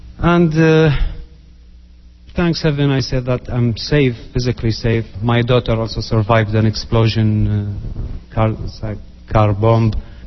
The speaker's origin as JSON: {"language": "English", "country": "Iraq", "moved": "as an adult", "said": "I'm a psychiatrist from Iraq. I left Iraq in 2006."}